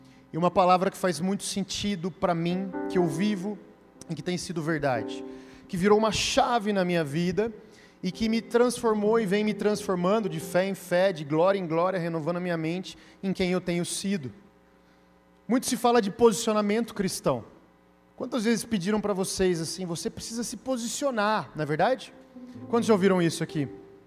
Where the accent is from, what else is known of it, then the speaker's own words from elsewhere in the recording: Santa Bárbara d'Oeste, São Paulo, Brazil; Mas eu vou do lado, eu sou de Santa Bárbara do Oeste